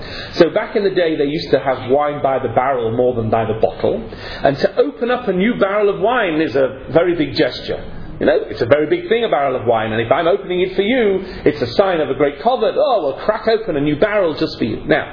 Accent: England, United Kingdom; They won't take it in Israel, of course, because I'm English.

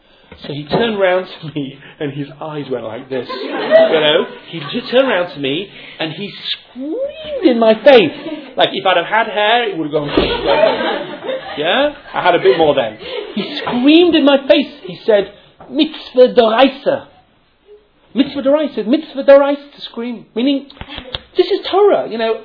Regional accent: England, United Kingdom; Look, I'm English. We barely touch our wives and children.

